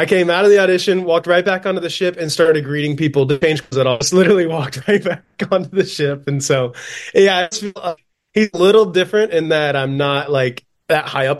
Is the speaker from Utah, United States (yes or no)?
no; South Carolina, United States; I grew up in South Carolina, the upstate of South Carolina, a little Greenville Spartanburg area.